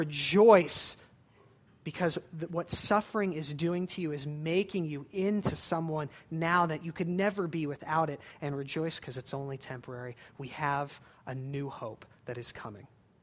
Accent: California, United States; I'm from California, so that's why I've hiked there.

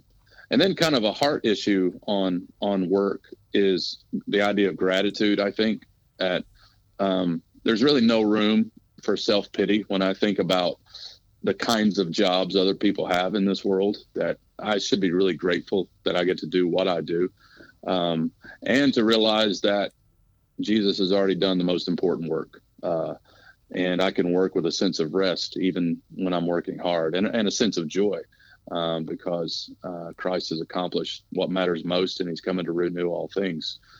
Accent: Detroit, Michigan, United States; born there; now in Raleigh, United States; I was born in Detroit. My dad's born and raised Detroit.

